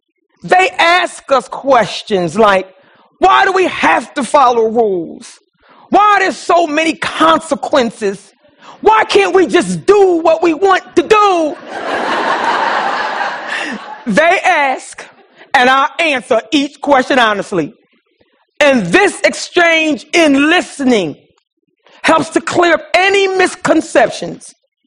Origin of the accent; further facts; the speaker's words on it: Philadelphia, Pennsylvania, United States; I grew up poor in North Philadelphia too.